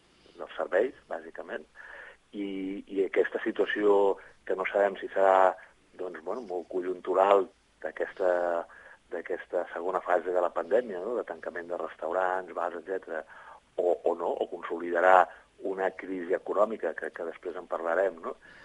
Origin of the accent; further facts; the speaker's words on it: Sant Cugat del Vallès, Catalonia, Spain; jo soc de Sant Cugat i ja saps que ens tillen una mica de pijos